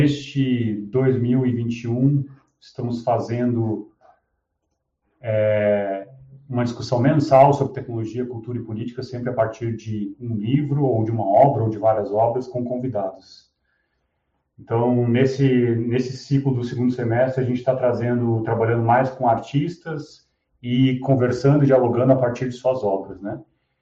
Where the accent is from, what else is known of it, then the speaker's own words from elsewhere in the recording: Santa Maria, Rio Grande do Sul, Brazil; moved away; eu sou de Santa Maria, embora há um bom tempo não esteja mais lá.